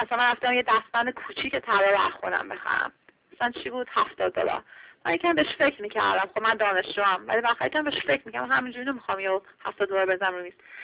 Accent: Iran; now in Washington, United States; خب من تو واشنگتن دی سی زندگی میکنم و اینو همیشه هر گوشه کنار هر جایی که بشنین بگی من ایرانی هستم

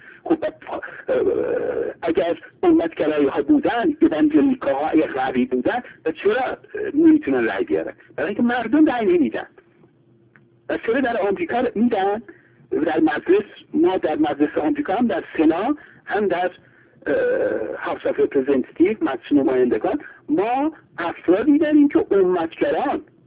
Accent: Iran; چون خب ما ایرانی هستیم باید به ایران بیشتر برسیم

